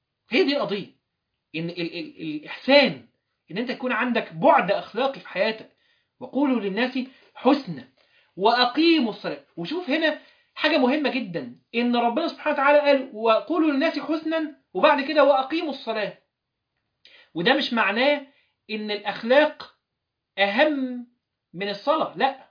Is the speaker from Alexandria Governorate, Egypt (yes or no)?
yes; Alexandria, Alexandria Governorate, Egypt; واحنا صغيرين كنا بنركب عندنا حاجه في اسكندريه اسمها الترام، تمام، الترام، حد هنا اسكندراني يا جماعه يقول لي انا اسكندراني، فرحني ان انا مش لوحدي